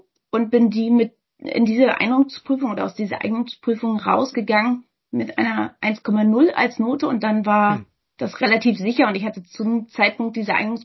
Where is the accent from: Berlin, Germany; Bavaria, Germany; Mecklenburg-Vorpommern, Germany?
Berlin, Germany; ich komme aus Berlin, bin 39 Jahre alt